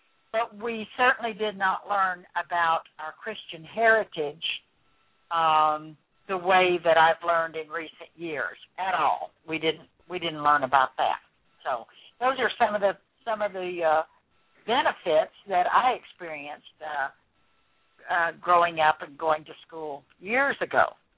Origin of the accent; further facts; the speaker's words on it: Iowa, United States; Now, I grew up in Iowa, and I attended public school in a small farming community.